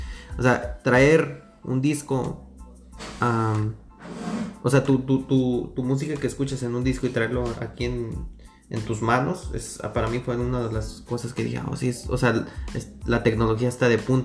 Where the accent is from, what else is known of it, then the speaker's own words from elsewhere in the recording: Puebla, Mexico; Yo nací en la ciudad de Puebla. Crecí en una colonia que se llama Joaquín Colombres, está muy pegado hacia la carretera federal, hacia Mosoc y Tehuacán.